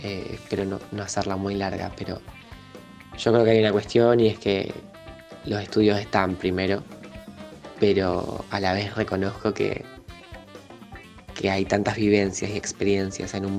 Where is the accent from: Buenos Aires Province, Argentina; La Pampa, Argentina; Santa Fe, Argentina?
Santa Fe, Argentina; Rosario; tengo 16 años, soy de Rosario